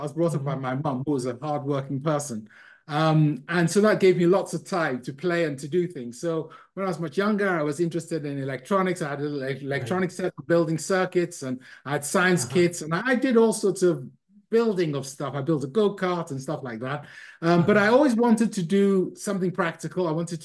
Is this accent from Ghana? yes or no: yes; Ghana; born there; I was born in a country called Ghana in West Africa